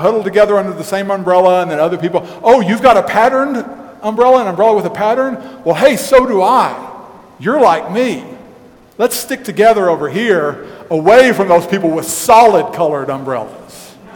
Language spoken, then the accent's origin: English; Texas, United States; I grew up in the Texas Panhandle, and farming is one of the main sources of income and is a way of life for the people there.